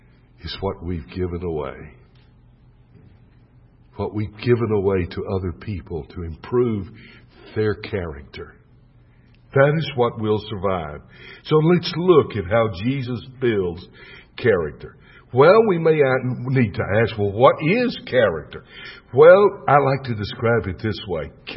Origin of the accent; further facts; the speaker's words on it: Texas, United States; I'm a Texan.